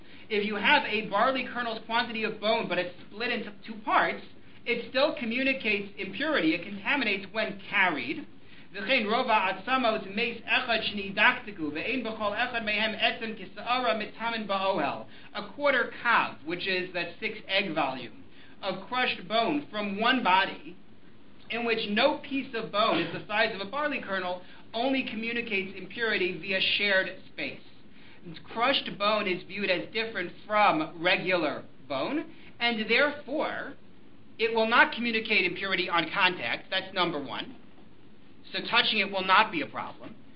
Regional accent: New York, United States; The classic question that was asked when I was growing up in New York was

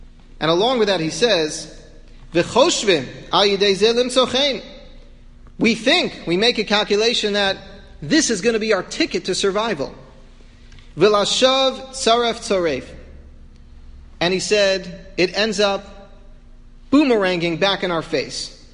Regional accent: United States; I'm an American, I have privileges, I have rights like every other member of this country.

